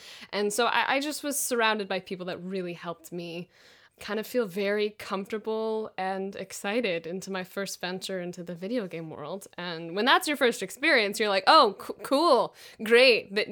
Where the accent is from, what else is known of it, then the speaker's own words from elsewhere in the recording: Texas, United States; now in Los Angeles, United States; I could relocate to Los Angeles because I'm originally from Texas.